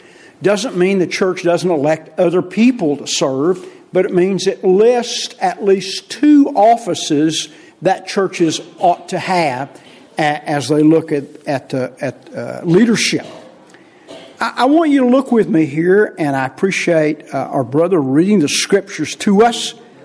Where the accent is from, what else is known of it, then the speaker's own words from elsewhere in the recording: Oklahoma, United States; accent: Okie; And so with my funny accent, people thought I talked funny in Oklahoma.